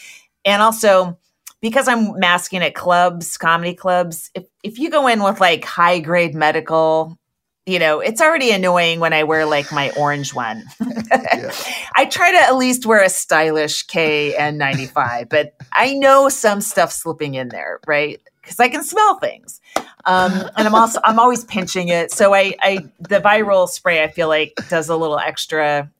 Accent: California, United States; I was in Michigan a couple of weeks ago, and I said, I'm from California, and someone from the audience yelled, yeah, we can tell from your air purifier.

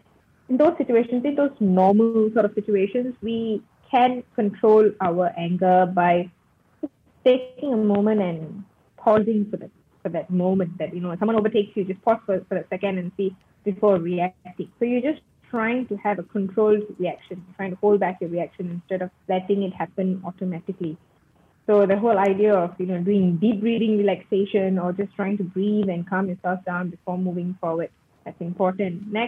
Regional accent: Ipoh, Perak, Malaysia; I'm from Ipoh, so we used to travel quite a bit.

